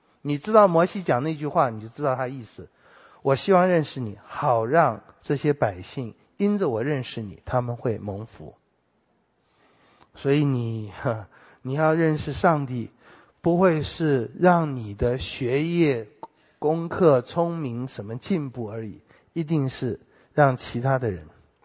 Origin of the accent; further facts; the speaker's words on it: Taiwan; 你看我们台湾人拼命想要买股票